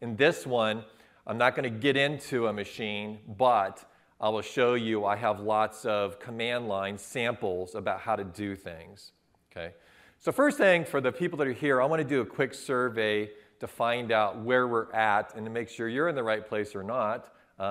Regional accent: Michigan, United States; You never say I'm from Detroit, right? I'm from just outside of Detroit.

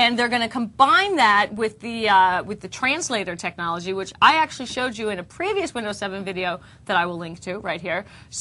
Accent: New York City, New York, United States; I mean, I'm from New York City.

